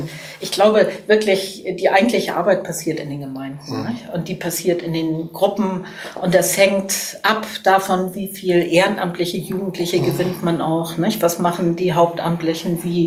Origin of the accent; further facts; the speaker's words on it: Cologne, North Rhine-Westphalia, Germany; ich bin natürlich stolz als Kölnerin